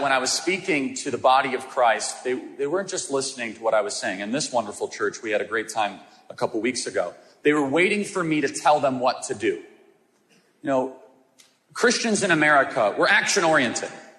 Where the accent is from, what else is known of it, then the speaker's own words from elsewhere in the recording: Illinois, United States; now in Arizona, United States; You know, I came from Illinois, and it's a good place to be from, by the way.